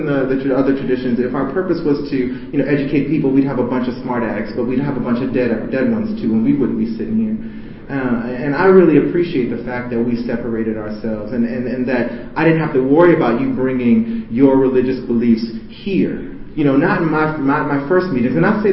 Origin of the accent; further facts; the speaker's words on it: Chicago, Illinois, United States; And I'm from Chicago, too, so I'm not an East Coaster at all.